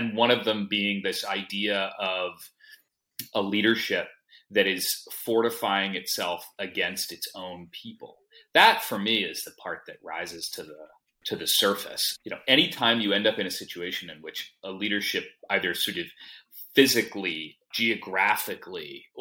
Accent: United States; And I come to it as an American with some sense that, yes, we are in this ongoing multi-century struggle of our own

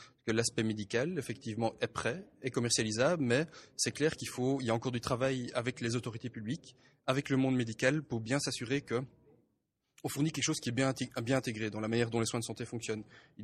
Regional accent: Belgium; C'est vrai que moi, en tant que Belge, c'est vrai que je n'avais pas connaissance de cet organisme.

